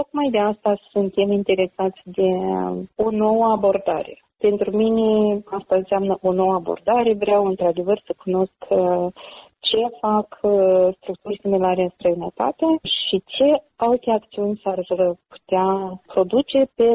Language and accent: Romanian; Moldova; m-am născut și am crescut în Republica Moldova